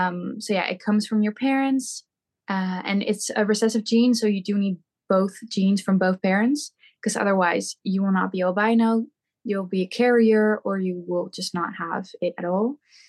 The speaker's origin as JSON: {"language": "English", "country": "Netherlands", "second_language": "English", "said": "But people always think that because I'm Dutch, I'm from Amsterdam. I'm not."}